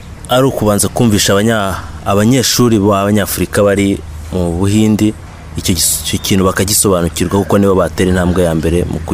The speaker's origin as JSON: {"language": "English", "country": "Rwanda", "second_language": "English", "lives_now": "India", "said": "I'm from Rwanda. And I'm in India for studies."}